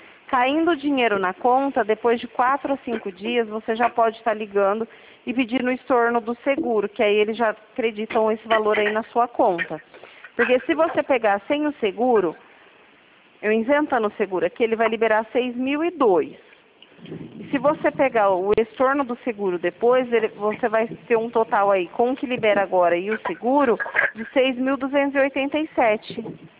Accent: Presidente Prudente, São Paulo, Brazil; Sou de Presidente Prudente, tá?

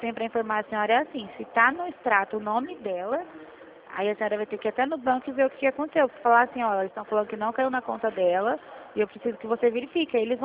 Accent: Presidente Prudente, São Paulo, Brazil

